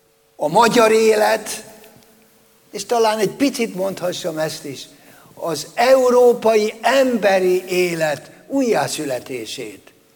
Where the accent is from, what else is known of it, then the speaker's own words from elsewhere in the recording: Hungary; egy kis remény sugár az, hogy mi magyarok vagyunk. Az, hogy mi itt élünk.